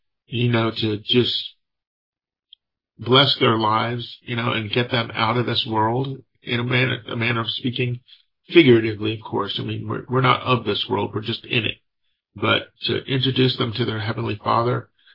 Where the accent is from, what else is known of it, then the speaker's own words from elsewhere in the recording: Athens, Georgia, United States; also born or lived in Missouri / Ohio; I left Athens, Georgia, where I grew up with my parents. I'm originally from Missouri. They moved from Missouri over to Ohio and then from Ohio down to Georgia. And I spent my early 20s in Georgia.